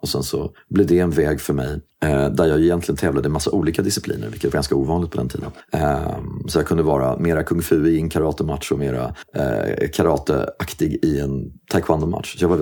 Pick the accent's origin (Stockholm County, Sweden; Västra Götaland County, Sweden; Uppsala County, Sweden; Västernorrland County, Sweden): Stockholm County, Sweden; Sundbyberg; Men jag växte upp i Hallonbergen. Jag växte upp i Ursvik, en bit härifrån. Jag gick i Hallonbergsskolan.